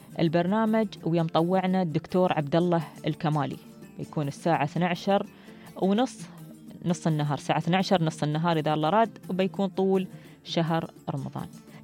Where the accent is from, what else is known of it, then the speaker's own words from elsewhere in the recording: United Arab Emirates; وتعزز من رسالة دولتنا اللي هي أنها نحن إماراتية تراثية وطنية